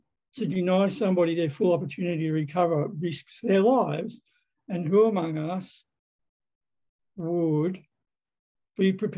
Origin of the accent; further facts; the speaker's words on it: Sydney, New South Wales, Australia; I'm an alcoholic from Sydney, Australia. I also like to identify as a recovering Catholic and a committed atheist